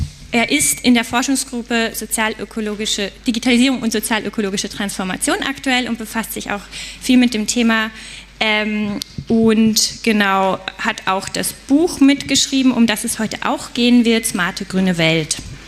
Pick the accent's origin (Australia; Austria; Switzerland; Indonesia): Switzerland; now in Germany; ich bin aus der Schweiz erst seit kurzem hier